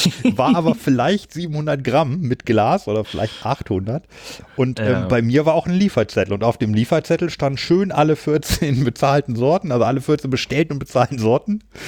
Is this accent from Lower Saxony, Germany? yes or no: yes; Hannover, Lower Saxony, Germany; ich würde die Wappen von Hannover oder Großburg-Wehl auch nicht erkennen, also jetzt von meinen Heimat.